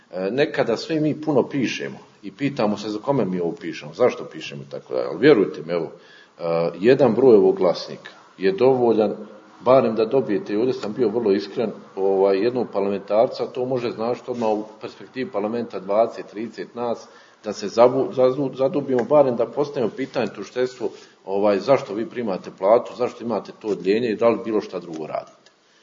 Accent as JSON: {"language": "Bosnian", "town": "Tuzla", "region": "Federation of Bosnia and Herzegovina", "country": "Bosnia & Herzegovina", "tie": "born or raised there", "said": "odrastao sam u Tuzli, nije bilo u Mahali gdje sam ja živio toliko granatiranja i slično"}